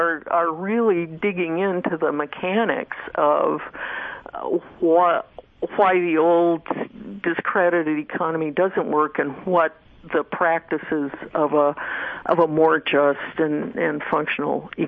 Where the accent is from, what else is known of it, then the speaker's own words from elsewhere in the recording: Phoenix, Arizona, United States; I met one from my hometown of Phoenix